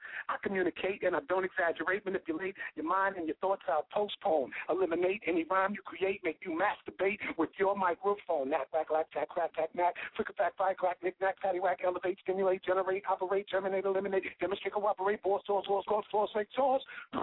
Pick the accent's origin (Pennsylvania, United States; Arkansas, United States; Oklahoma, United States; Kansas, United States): Oklahoma, United States; Lawton; And then I'm from Lawton. You know what I mean?